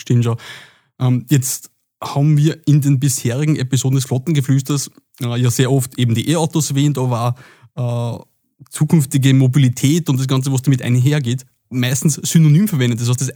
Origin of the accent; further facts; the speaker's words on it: Upper Austria, Austria; ich komme aus dem Müllviertel und wir haben da, wenn wir öffentlich in die Stadt fahren hätten wollen, ist der Bus einmal in der Stunde gefahren und einmal in der Stunde wieder retour.